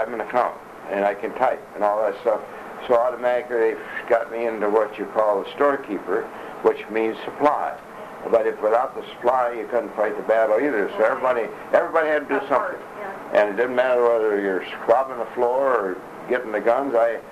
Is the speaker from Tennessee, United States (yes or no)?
no; Michigan, United States; You know, I'm a little... I'm just from Michigan.